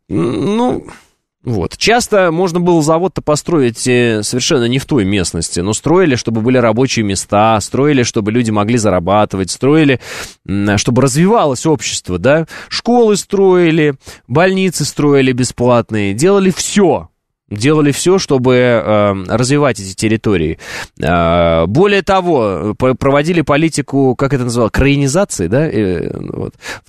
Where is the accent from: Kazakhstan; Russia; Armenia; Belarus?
Kazakhstan; Oral, West Kazakhstan Region; Я, например, родом сам из Западного Казахстана. Вот есть такой город Уральск